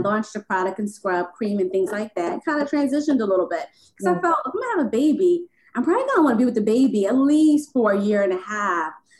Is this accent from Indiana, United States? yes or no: no; Philadelphia, Pennsylvania, United States; moved away; So I'm from Philly originally. I moved here to be a stylist.